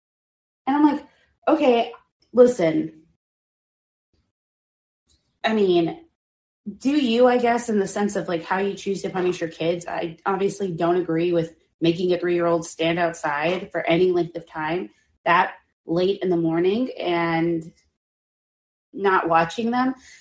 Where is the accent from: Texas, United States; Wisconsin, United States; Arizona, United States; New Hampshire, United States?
Texas, United States; as a Texan, I already called bullshit because I was like, yeah, right, dude, coyotes.